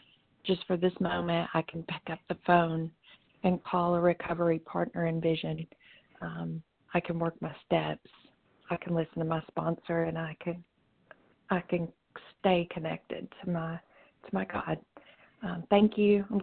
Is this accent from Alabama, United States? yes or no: yes; Alabama, United States; from Alabama. … from Alabama.